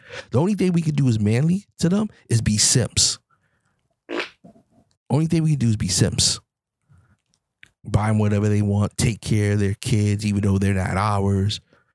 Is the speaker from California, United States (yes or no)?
no; New York, United States; You know, I'm from New York.